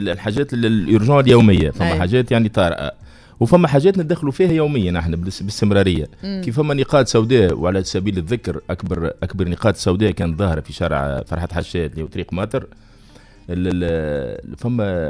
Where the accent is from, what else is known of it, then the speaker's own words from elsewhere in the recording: Tunisia; يعني راه هذه عقلية عندنا في تونس